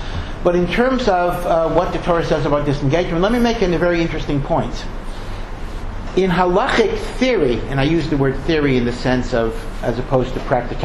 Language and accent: English; United States; Maybe because I come from America, I think, let's sit around the table, let's make peace